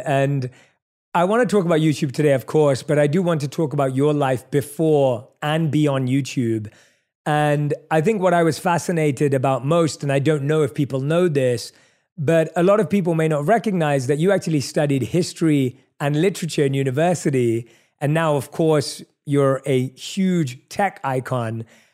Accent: London, United Kingdom; I'm born and raised in London.

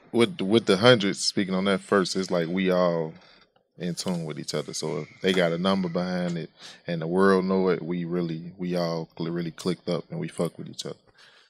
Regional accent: Chicago, Illinois, United States; So I'm from Chicago.

